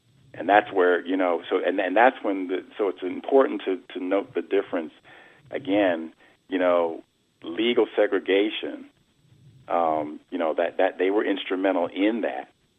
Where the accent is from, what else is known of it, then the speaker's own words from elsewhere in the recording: Uniondale, New York, United States; That's one part of the island, because I'm from Uniondale, Nassau County.